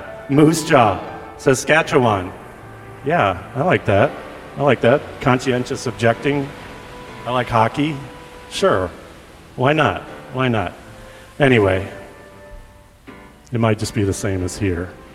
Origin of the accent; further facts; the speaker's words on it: Ireland; Ireland. I'm Irish. That would work.